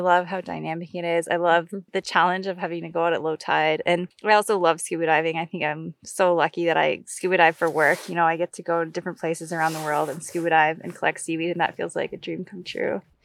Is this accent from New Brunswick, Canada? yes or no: yes; New Brunswick, Canada; And I, growing up in New Brunswick, we would always go to the ocean for every vacation.